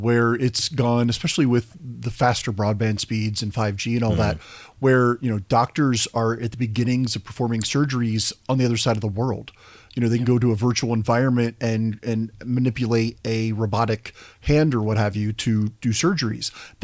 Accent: Cincinnati, Ohio, United States; Just because I am from Cincinnati, where we have the largest Oktoberfest outside of Germany

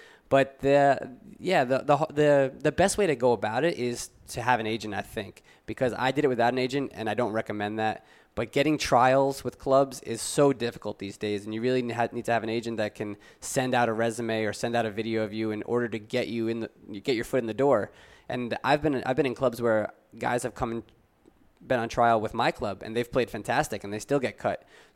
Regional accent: New York, United States; accent: New York; now in Europe; And I'm not happy about it because I liked my New York accent, but now it's a little bit New York, a little bit European, I guess.

